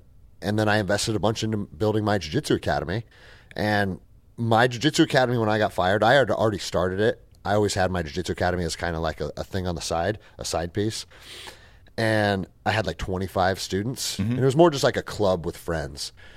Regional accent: Seattle, Washington, United States; I mean, I grew up in Seattle. I was a little skater kid at 13 years old

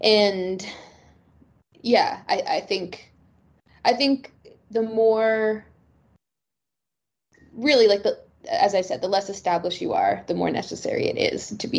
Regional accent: Canada; as a Canadian

